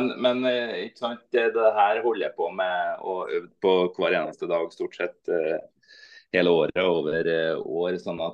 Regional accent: Rennebu, Trøndelag, Norway; jeg er jo fra Rennebu da, fra Rennebu kommune i gamle Sør-Trøndelag

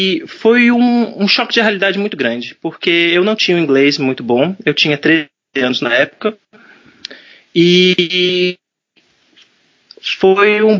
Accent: Brazil; also born or lived in London, United Kingdom; eu nasci em Londres e fui muito cedo pro Brasil, bem novinho.

